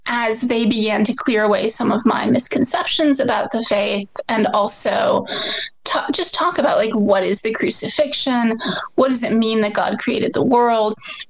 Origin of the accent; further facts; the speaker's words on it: Washington, District of Columbia, United States; So I grew up in Washington, D.C. My family was not Catholic. I was raised more or less kind of somewhere in between secular and Reformed Jewish.